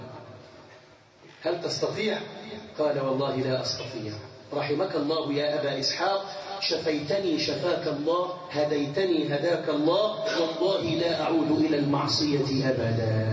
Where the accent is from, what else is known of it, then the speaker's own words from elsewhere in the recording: Egypt; في بلدنا مصر